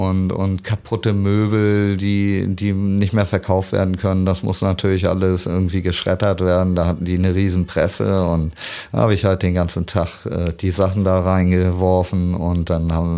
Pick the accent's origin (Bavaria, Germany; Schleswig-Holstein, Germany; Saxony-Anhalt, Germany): Schleswig-Holstein, Germany; Kaltenkirchen; also born or lived in Hamburg; ich bin geboren in Hamburg, dann bin ich aufgewachsen in Kaltenkirchen, ist ein bisschen außerhalb hier, und irgendwann mit 16 zurückgekommen und seitdem bin ich auf dem Kiez.